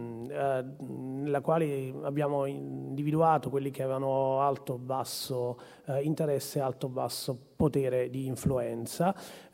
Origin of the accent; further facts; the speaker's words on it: Salerno, Campania, Italy; Come sentite dal mio accento, non sono di Bolzano, sono salernitano e ho 56 anni.